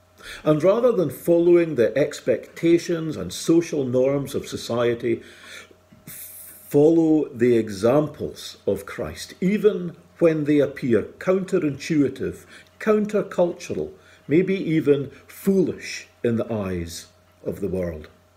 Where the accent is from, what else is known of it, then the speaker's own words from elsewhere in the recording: Dufftown, Scotland, United Kingdom; When I was in my early 20s, growing up in Dufftown and exploring some sense of calling to the ministry